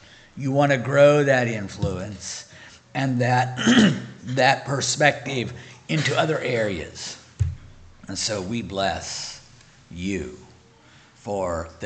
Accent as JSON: {"language": "English", "town": "Oswego", "region": "Kansas", "country": "United States", "tie": "born or raised there", "said": "So we're from Southeast Kansas. Like Brother mentioned, Oswego is our hometown"}